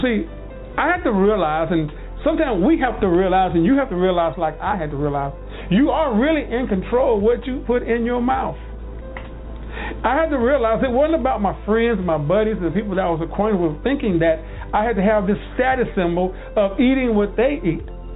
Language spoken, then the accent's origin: English; the South, United States; I'm from the South Southern boy.